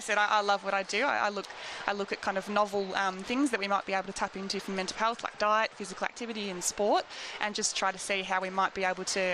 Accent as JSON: {"language": "English", "town": "Geelong", "region": "Victoria", "country": "Australia", "tie": "born or raised there", "said": "growing up in Geelong and now being able to represent Geelong, it's absolutely unreal."}